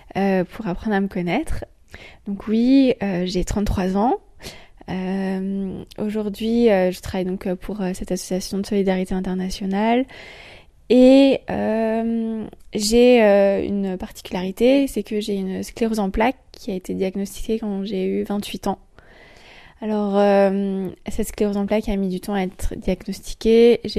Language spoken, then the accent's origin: French; Grand Est, France; also born or lived in Strasbourg; je viens de la campagne alsacienne, alors je suis née à Strasbourg mais j'ai grandi dans la campagne alsacienne